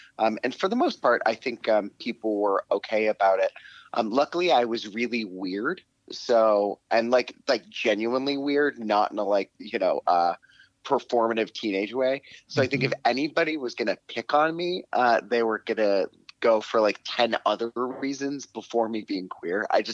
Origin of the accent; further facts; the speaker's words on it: Cincinnati, Ohio, United States; I grew up in Cincinnati, sort of like on the outskirts of Cincinnati in rural Ohio, in a place that no one would have ever heard of.